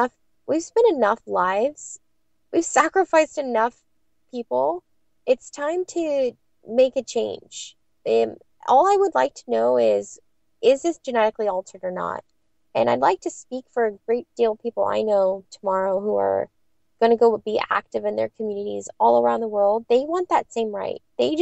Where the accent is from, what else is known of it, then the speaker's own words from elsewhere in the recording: San Diego, California, United States; Monsanto manufactured PCBs have polluted the entire San Diego Bay. This is my hometown